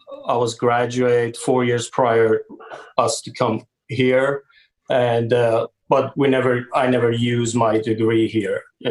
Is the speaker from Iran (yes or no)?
yes; Iran; moved away as an adult; now in United States; I came to U.S. from Iran. I'm originally from Iran. So I came to U.S. back in June 2001.